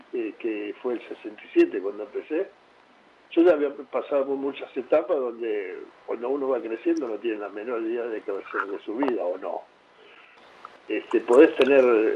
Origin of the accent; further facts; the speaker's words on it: Río Cuarto, Córdoba, Argentina; Sí, yo soy nacido en Río Cuarto, Córdoba. En realidad soy río cuartense más que cordobés. Amo la provincia...